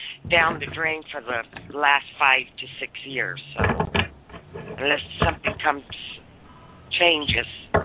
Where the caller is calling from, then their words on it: Acapulco, Guerrero, Mexico; I'm calling from Acapulco, Mexico.